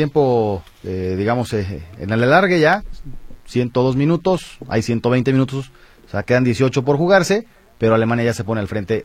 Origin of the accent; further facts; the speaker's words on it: Mexico; Somos mexicanos, y si yo he visto algo que nos ha unido, más allá de todas las diferencias que podamos tener en el país